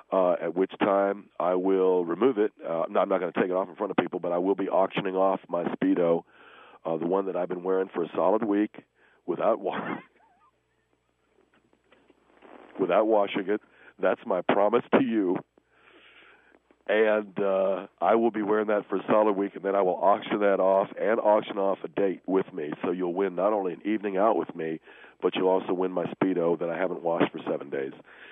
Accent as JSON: {"language": "English", "town": "Tustin", "region": "California", "country": "United States", "said": "I come from Tustin, California."}